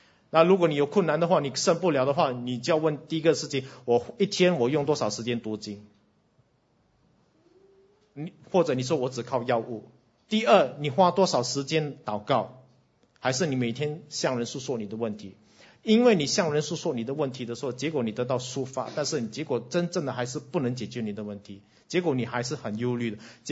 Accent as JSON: {"language": "Chinese", "country": "Singapore", "said": "我们新加坡人的话就是怕死怕死啊，什么都要第一"}